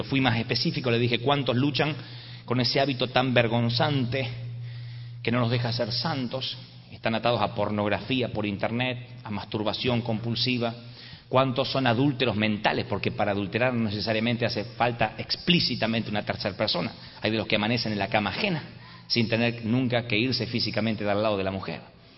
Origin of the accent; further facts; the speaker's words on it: Argentina; yo vengo de la República Argentina, viajo desde la Argentina